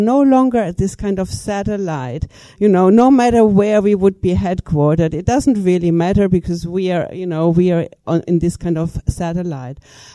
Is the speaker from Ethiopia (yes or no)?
no; Germany; I'm speaking now as a German who lives in Canada